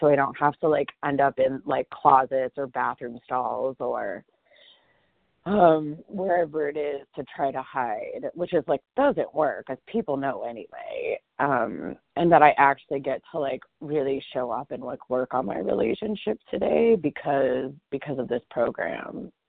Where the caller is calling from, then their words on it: Boulder, Colorado, United States; I'm calling from Boulder, Colorado.